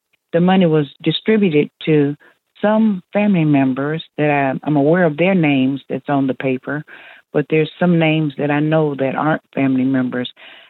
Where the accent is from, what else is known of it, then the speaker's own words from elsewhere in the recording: Omaha, Nebraska, United States; I'm from Omaha, Nebraska.